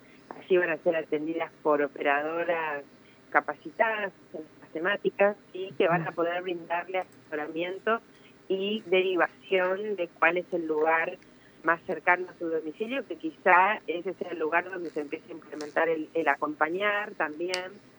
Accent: Buenos Aires, Argentina; Yo soy de Provincia de Buenos Aires

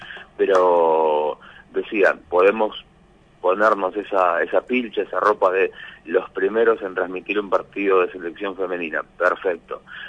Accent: Argentina; Pero somos argentinos

